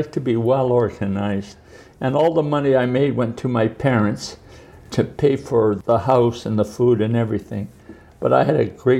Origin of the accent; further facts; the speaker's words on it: Toronto, Ontario, Canada; I was born and raised on Atlas Avenue. And then when I was very young, then we moved to Dynevor Avenue.